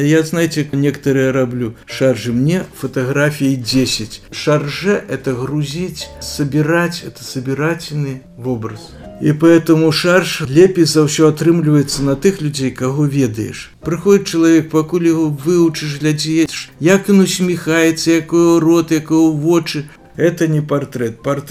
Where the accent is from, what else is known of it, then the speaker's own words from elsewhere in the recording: Belarus; Вот визитка, что я с Беларуси